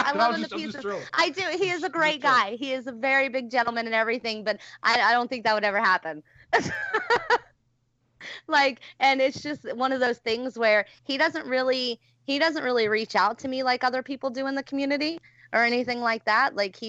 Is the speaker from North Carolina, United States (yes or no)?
yes; North Carolina, United States; I grew up in North Carolina.